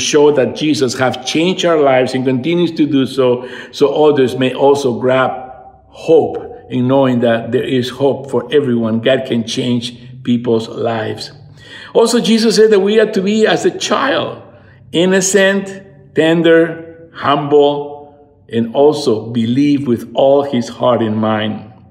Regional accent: Lima, Peru; I'm originally from Lima, Peru.

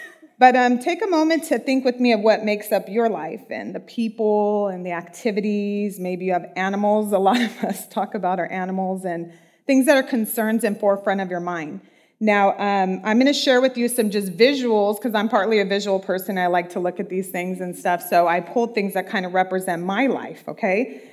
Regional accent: Moreno Valley, California, United States; because I come from Moreno Valley. I go to Calvary Chapel, Moreno Valley, and we've been fellowshipping there for about 11 years, and we love it.

